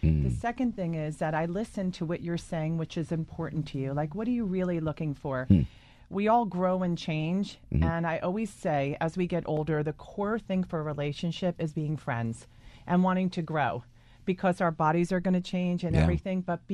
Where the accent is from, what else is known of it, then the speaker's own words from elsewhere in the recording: Hazlet, New Jersey, United States; I'm actually from Hazlitt, where David